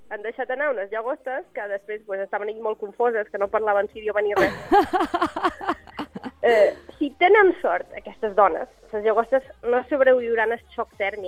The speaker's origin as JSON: {"language": "Catalan", "town": "Puigdenvall", "region": "Catalonia", "country": "Spain", "said": "jo som de Puigdenvall, que és un poble només conegut per restaurant del Camí Vell i per adolescents pujats amb motilles trucades de merda."}